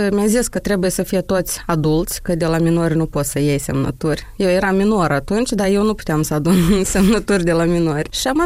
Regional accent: Moldova; în cazul nostru, a celor care se identifică ca români în Republica Moldova

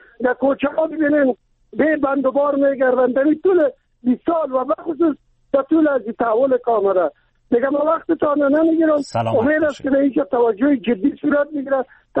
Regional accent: Kabul, Afghanistan; چون من خودم از کابل هستم

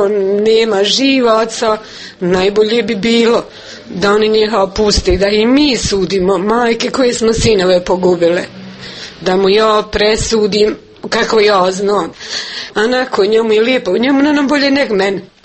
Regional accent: Konjević Polje, Republika Srpska, Bosnia & Herzegovina; Rodom sam od Konjović polja u Glogovoj sam bila udata.

